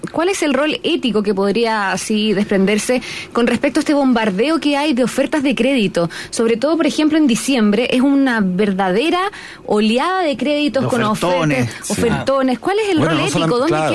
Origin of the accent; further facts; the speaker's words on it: Chile; que somos todos los chilenos?